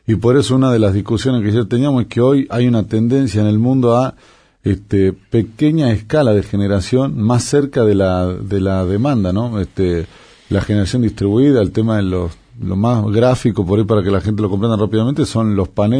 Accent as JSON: {"language": "Spanish", "region": "Tucumán", "country": "Argentina", "said": "la realidad es que yo soy tucumano, digo, también siento a veces eso de que los recursos"}